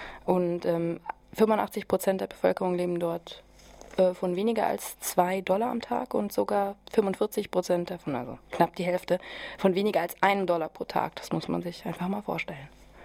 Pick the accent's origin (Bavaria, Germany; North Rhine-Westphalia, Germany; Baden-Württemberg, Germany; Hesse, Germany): Hesse, Germany; Ich komme ja aus der Frankfurter Region